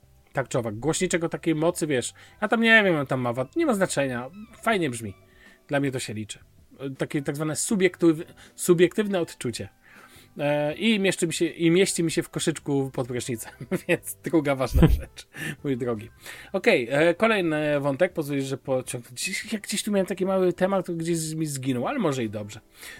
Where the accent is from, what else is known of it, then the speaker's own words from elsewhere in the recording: Szczecin, West Pomeranian Voivodeship, Poland; ja ze Szczecina pochodzę, mój drogi. My mamy tam Hochdeutsch, tak zwany, czysty język.